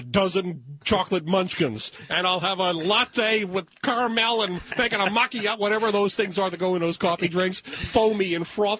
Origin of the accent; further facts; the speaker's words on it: United States; because I'm an American boy, and I'm still growing.